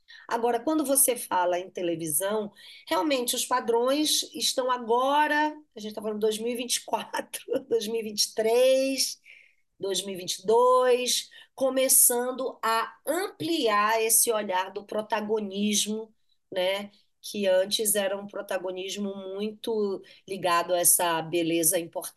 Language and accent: Portuguese; Amazon, Brazil; eu tenho uma representatividade como amazônida, mas eu trabalhei no Brasil inteiro.